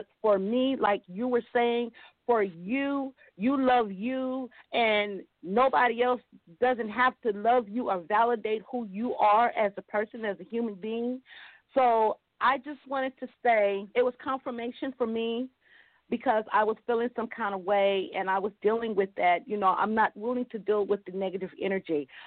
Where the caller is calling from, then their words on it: Compton, California, United States; I'm calling from Compton, California.